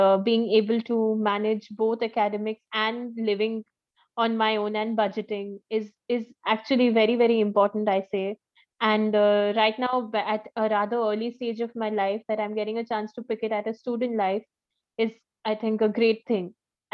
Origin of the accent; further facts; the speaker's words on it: Kolkata, West Bengal, India; now in Bangalore, India; So I come from West Bengal, and the city is called Kolkata.